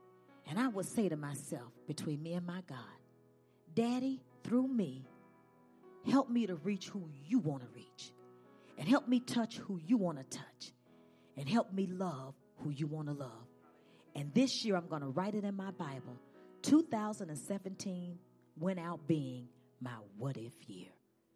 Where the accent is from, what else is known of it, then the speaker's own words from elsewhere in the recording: the South, United States; I'm from the South. We cook extra in case people come by. And I was raised that way.